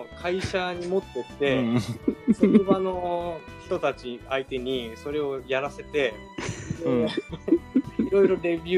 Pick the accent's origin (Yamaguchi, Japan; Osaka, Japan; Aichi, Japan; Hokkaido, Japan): Hokkaido, Japan; っていうのは僕が北海道出身なんで、あの北海道出身だから北海道に行きたかったっていうの